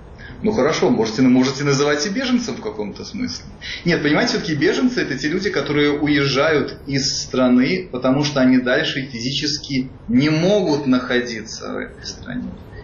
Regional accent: Russia; moved away as an adult; now in France; как я эмигрировал из России сознательно

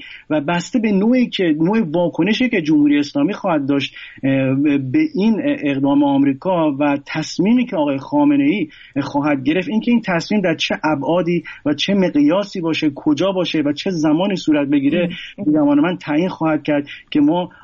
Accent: Iran; اگرچه ما ایرانی هستیم

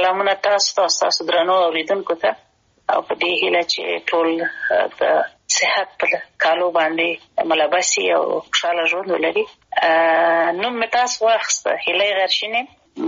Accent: Kunar, Afghanistan; also born or lived in Kabul; زه اصلا د کونړ ولایت یم، او پیدایښت هم په خپل مملکت کې دی. لومړنۍ زده کړې مې یعنی اول او دویم صنف مې د کونړ په ولایت کې لوستی دی. دریم صنف نه بیا کابل ته راغلي، درسونه مې په کابل کې ویلي دي.

